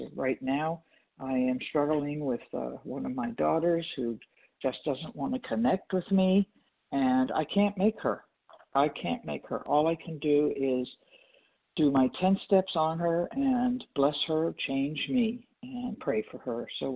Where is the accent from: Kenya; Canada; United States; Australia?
United States; Walnut Creek, California; And I'm from California, Walnut Creek.